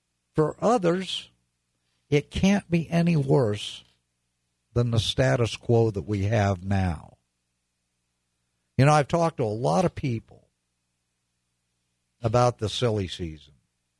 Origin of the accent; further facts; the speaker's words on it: United States; I'm an American, and I believe you're Americans as well.